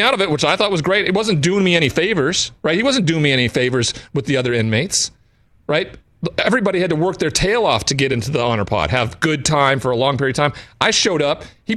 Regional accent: Great Falls, Montana, United States; And it wasn't welcomed in my hometown of Great Falls.

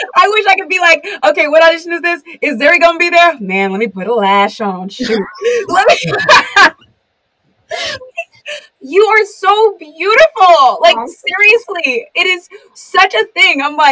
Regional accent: California, United States; And so I'm from California, and a lot of girls in California, when they show up, they show up.

